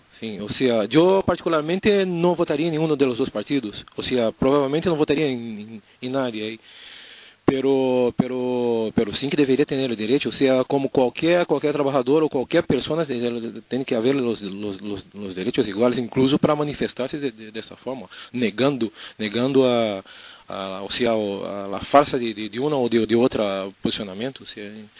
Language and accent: Spanish; Brazil; Spanish is a second language; now in Spain; Soy de Brasil, tengo 5 años en España